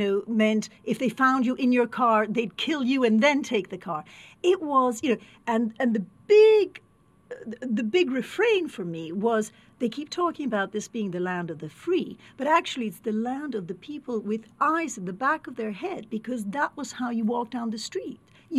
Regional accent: Washington, District of Columbia, United States; It was very, very interesting being a 70s child in D.C., which was then a very, very dangerous city in a way that it isn't now.

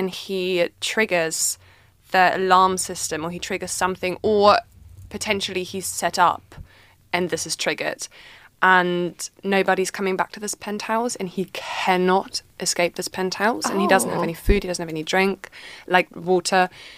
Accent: Germany; We can go back to my hometown in Germany.

